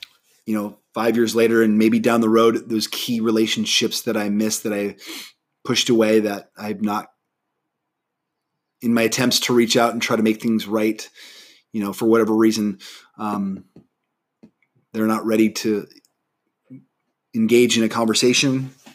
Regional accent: Nebraska, United States; friends that it's middle school, guys that I grew up with in Nebraska, that they mean the world to me.

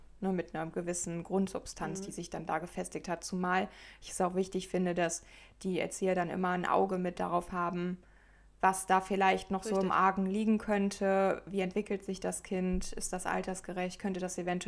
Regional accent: Baden-Württemberg, Germany; Ich komme aus Baden-Württemberg.

